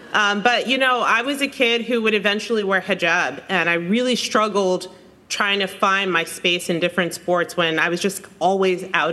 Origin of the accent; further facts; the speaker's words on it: Maplewood, New Jersey, United States; Happened to be driving past a high school in my hometown. I'm from Maplewood, New Jersey, in the car with my mom.